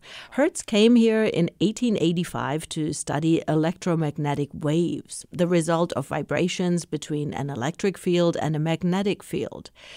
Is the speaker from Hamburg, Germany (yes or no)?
no; Karlsruhe, Baden-Württemberg, Germany; I was in my hometown, Karlsruhe, Germany